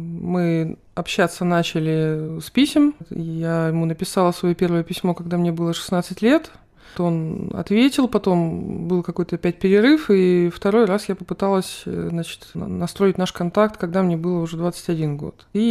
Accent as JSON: {"language": "Russian", "town": "Vologda", "region": "Vologda Oblast", "country": "Russia", "tie": "born or raised there", "said": "поскольку я родилась в Вологде и очень долго там жила, начинала писать."}